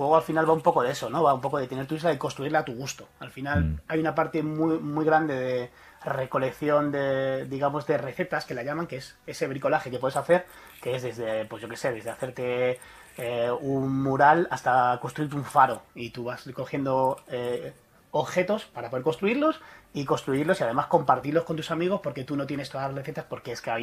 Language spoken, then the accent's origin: Spanish; Manchita, Extremadura, Spain; Manchita, como mi pueblo.